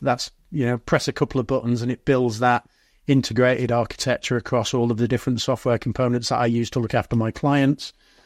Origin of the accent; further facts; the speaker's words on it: Manchester, North West England, United Kingdom; I grew up in Manchester in the 1990s.